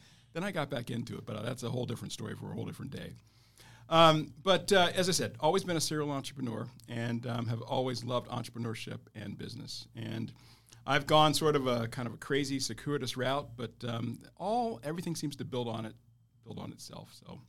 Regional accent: Washington, District of Columbia, United States; also born or lived in Kansas; now in San Diego, United States; born in Kansas, but grew up in Washington, D.C.

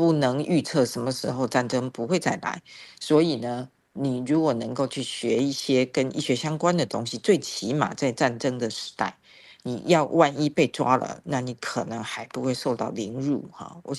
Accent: Taiwan; also born or lived in United States; 放弃美国非常优渥的这个生活条件回到台湾来贡献这个养我长大的地方

